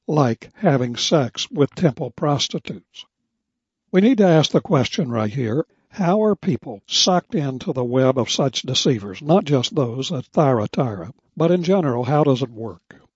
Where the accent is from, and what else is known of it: West Virginia, United States; born or raised there